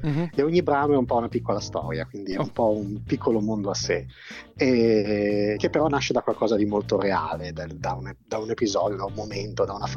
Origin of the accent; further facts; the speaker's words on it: Bari, Apulia, Italy; now in Milan, Italy; Vivo a Milano, anche se sono di Bari, sono originario di Bari.